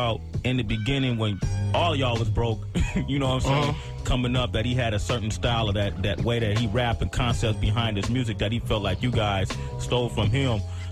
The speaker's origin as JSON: {"language": "English", "town": "Oakland", "region": "California", "country": "United States", "said": "Because you know, I'm from the Bay. You know, from Oakland."}